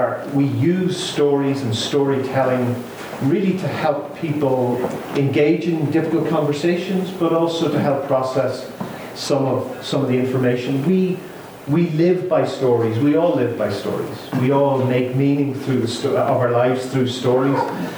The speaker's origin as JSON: {"language": "English", "region": "Northern Ireland", "country": "United Kingdom", "said": "I'm from Northern Ireland, where I worked for almost 30 years now in peace and reconciliation work in Northern Ireland"}